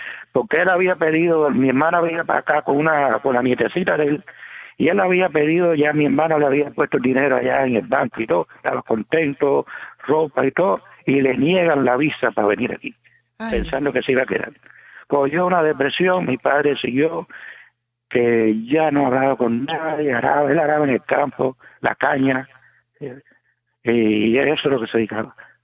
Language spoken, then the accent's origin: Spanish; Uruguay; yo soy de Uruguay y ya depende, no le vivo montaña y pueblo, pero no importa.